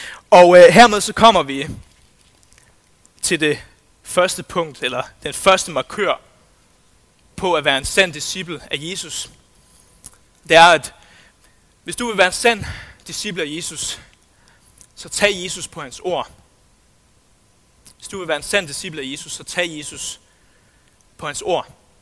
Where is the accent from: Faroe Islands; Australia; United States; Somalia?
Faroe Islands; Jeg kommer selv fra Færøerne